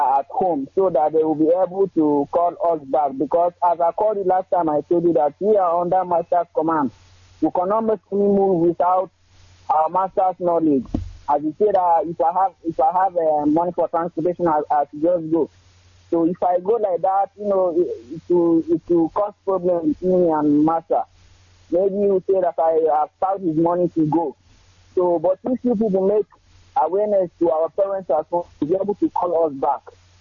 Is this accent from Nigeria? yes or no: yes; Adamawa, Nigeria; I'm calling from Adamawa State. I'm from Suka local government in the state.